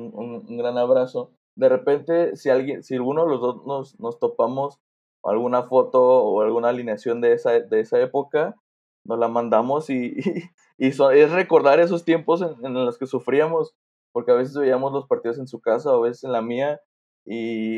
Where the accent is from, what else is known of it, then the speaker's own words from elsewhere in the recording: Michoacán, Mexico; moved away as an adult; now in Guadalajara, Mexico; yo me vengo a vivir a Guadalajara, porque yo no soy de Guadalajara, yo soy de Michoacán.